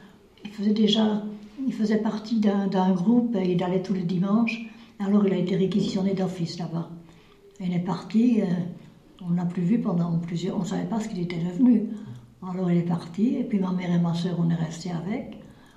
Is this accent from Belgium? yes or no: yes; Couvin, Wallonia, Belgium; born there; also born or lived in Luxembourg; Je suis née à Couvain. Depuis 1938, on est agent, à peu près 10 ans avant, j'habitais à Luxembourg.